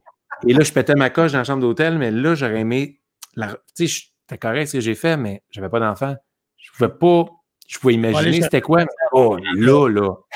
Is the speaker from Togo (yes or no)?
no; Quebec, Canada; accent: Québécois; j'ai un gros accent. Tu vas être très québécois.